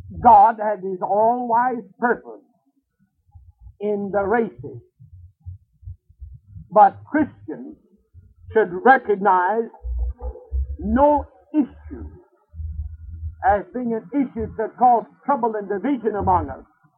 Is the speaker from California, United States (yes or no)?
yes; California, United States; See, I'm from California, and traveling.